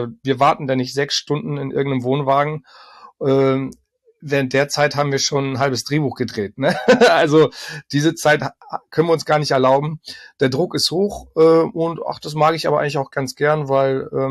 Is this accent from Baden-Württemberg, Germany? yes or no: no; Hamburg, Germany; born there; also born or lived in Berlin; zu der Zeit habe ich noch in Berlin gelebt mit meiner Frau, sind also zurückgezogen in meine Geburtsstadt Hamburg.